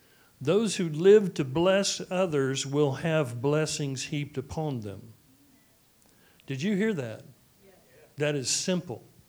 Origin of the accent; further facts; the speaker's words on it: Dallas, Texas, United States; also born or lived in Tulsa; I grew up in the South. I was born in Tulsa, Oklahoma, grew up in Dallas, Texas.